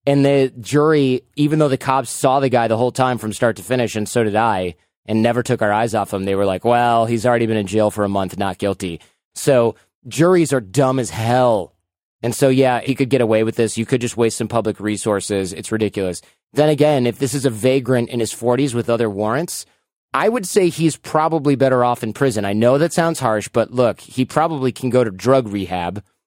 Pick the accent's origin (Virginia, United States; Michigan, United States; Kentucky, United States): Michigan, United States; Detroit; I grew up in Detroit, or at the outside of Detroit